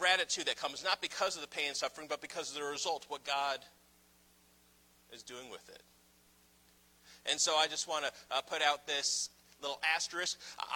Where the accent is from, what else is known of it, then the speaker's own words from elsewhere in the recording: Massachusetts, United States; I didn't have a Sonny's Barbecue growing up in Massachusetts